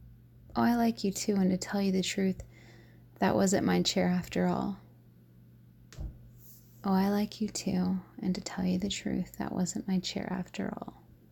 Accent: the South, United States; And growing up in the South, I am a sucker for a good country song to dance

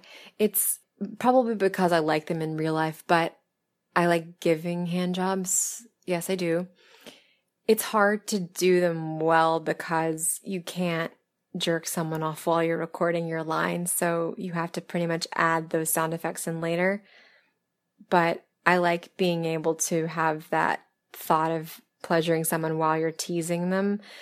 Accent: the South, United States; It wasn't like I'm from the South, so I guess … works in that sort of wordplay thing

